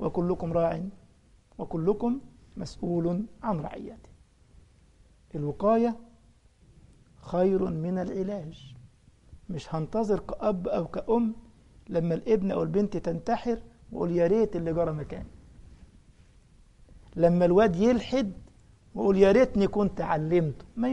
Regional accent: Upper Egypt, Egypt; فالمهم احد بلدياتنا وانا صعيدي على فكره

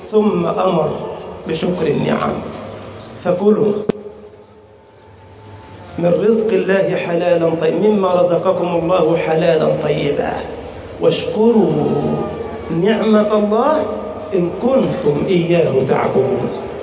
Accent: Egypt; أمن بلدنا مصر يا أكرم الأكرمين. اللهم اجعل بلدنا مصر أمناً أماناً

